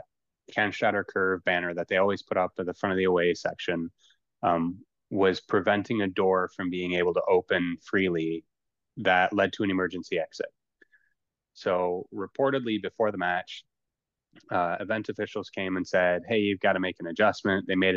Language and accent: English; Michigan, United States; as an American fan sitting on my couch here in Michigan